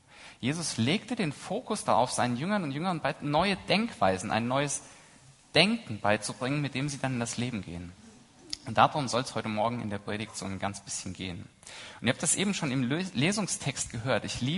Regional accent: Frohnhausen, Hesse, Germany; Ich komme aus Frohnhausen, das war eine sehr kurze Anreise, fast die kürzeste, die ich machen kann.

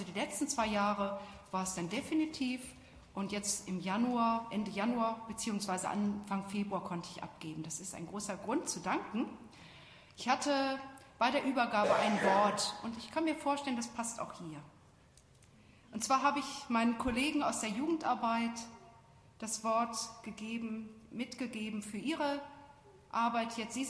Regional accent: Bielefeld, North Rhine-Westphalia, Germany; Ich bin gebürtig oder mit der Rückkehr nach Deutschland in Bielefeld aufgewachsen. Dort ist meine Heimatgemeinde.

